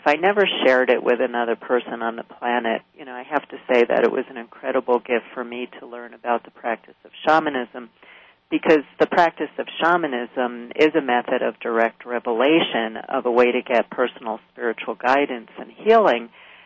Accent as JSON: {"language": "English", "region": "New York", "country": "United States", "tie": "born or raised there", "moved": "as an adult", "said": "And I grew up in New York, and it was actually what caused me to leave New York was when I was 18 years old"}